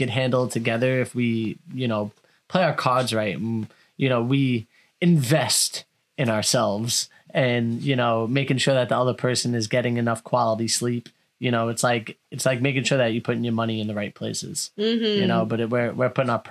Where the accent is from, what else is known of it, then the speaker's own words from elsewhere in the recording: Canada; being Canadian